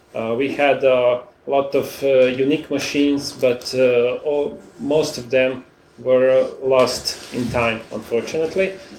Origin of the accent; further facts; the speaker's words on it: Serbia; English is a second language; everybody … I'm coming from Serbia and I will talk about 8-bit computers from Yugoslavia from the 80s.